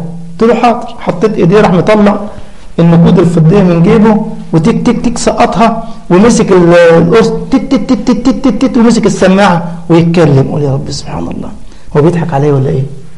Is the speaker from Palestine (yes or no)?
no; Cairo, Cairo Governorate, Egypt; طبعا في مصر عندنا في القاهرة